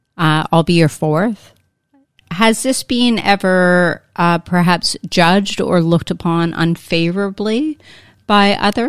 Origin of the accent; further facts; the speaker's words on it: Canada; you're Croatian, I'm Canadian.